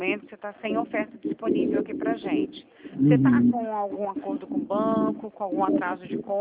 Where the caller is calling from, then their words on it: Mogi Guaçu, São Paulo, Brazil; Eu estou falando de Mogi Guaçu.